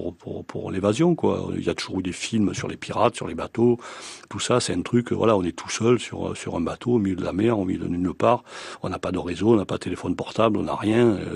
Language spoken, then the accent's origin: French; Toulon, Provence-Alpes-Côte d'Azur, France; je suis né à Toulon. J'ai longtemps vécu entre les plages et le port.